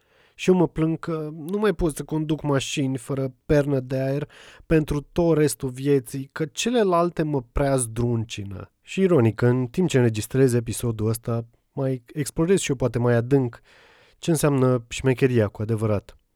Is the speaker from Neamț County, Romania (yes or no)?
yes; Piatra Neamț, Neamț County, Romania; sunt un moldovean din Piatra Neamț, cu părinți fără studii superioare, muncitor în fabrică